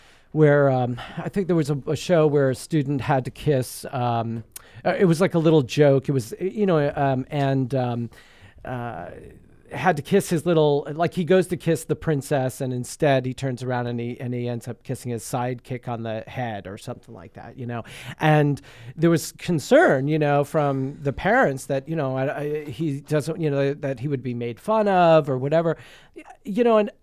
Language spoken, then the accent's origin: English; Long Island, New York, United States; So, if there was a hurricane, I came from Long Island.